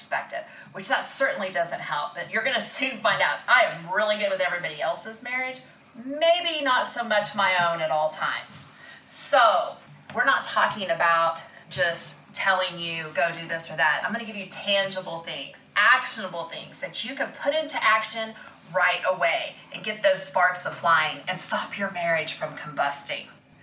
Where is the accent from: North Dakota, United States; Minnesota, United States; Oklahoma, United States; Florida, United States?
Oklahoma, United States; But growing up in Oklahoma, I was actually working a temp job one time